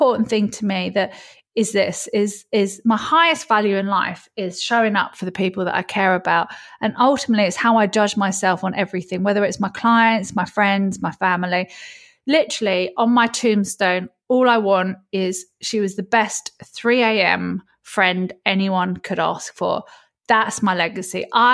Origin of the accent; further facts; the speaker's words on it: United Kingdom; But to say that as a Brit publicly when you've been successful